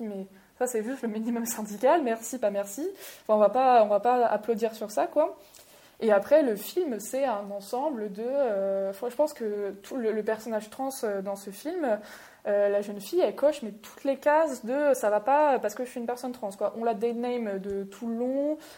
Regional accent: Pays de la Loire, France; je viens pas du tout de Paris, mais je viens vraiment d'un milieu très rural, je viens de la Vendée, donc milieu catho, de droite. Donc heureusement, je viens d'une famille de fonctionnaires, enfin d'enseignants, de gauche

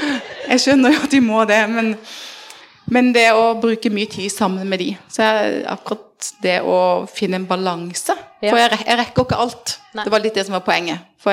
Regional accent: Greipstad, Agder, Norway; now in Grimstad, Norway; Jeg bor i Grimstad. Kommer egentlig fra en bygd, ikke så ulik Konsmo, som heter Greipstad, for de som her sikkert vet, men det i hvert fall rett utenfor Kristiansand. Nå det faktisk Kristiansand kommune. Men der det lenge siden jeg har bodd.

